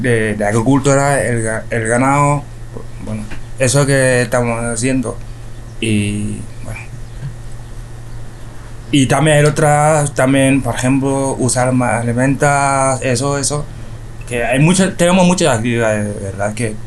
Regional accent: Senegal; now in Carcaboso, Spain; bueno, tengo 20 años, eso, y vengo de Senegal.

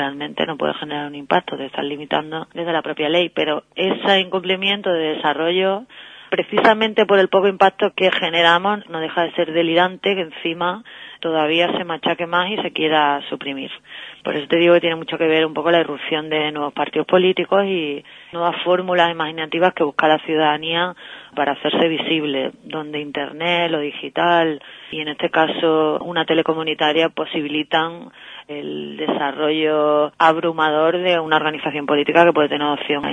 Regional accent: Seville, Andalusia, Spain; se hizo en Sevilla, que es de donde yo soy

